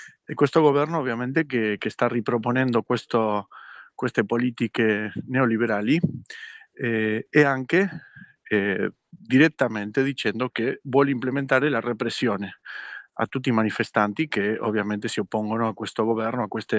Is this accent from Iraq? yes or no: no; Argentina; Sì, io sono argentino, ma figlio di padovano, emigrato in Argentina con miei nonni, quindi sono argentino di nascita, ma ho...